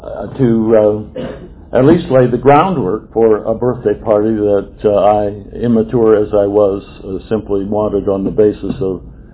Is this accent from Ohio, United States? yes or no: yes; Ohio, United States; I was born to a couple who lived in a small town, grew up in a small town in northwestern Ohio